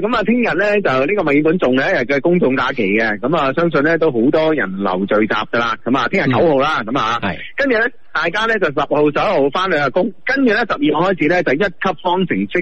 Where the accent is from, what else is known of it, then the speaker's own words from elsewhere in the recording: China; 我哋中国人点样怕病？